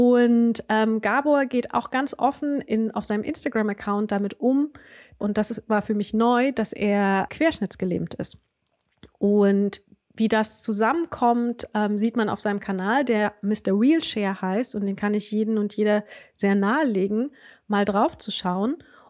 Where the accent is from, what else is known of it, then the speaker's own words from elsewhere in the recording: Wernigerode, Saxony-Anhalt, Germany; das ist nur wenige Kilometer von Wernigerode entfernt, also da, wo ich aufgewachsen bin.